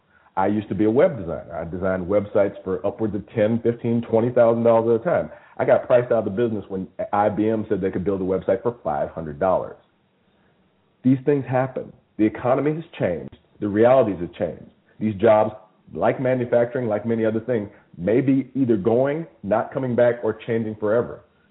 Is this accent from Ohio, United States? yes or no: no; Memphis, Tennessee, United States; I grew up in Memphis in the Southern Baptist tradition.